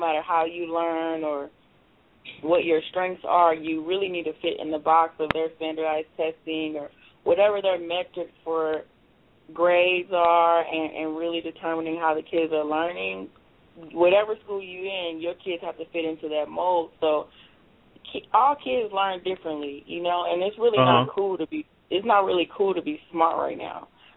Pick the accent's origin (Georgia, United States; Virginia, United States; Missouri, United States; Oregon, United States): Missouri, United States; St. Louis; now in Charlotte, United States; I'm originally from St. Louis, but I live in Charlotte.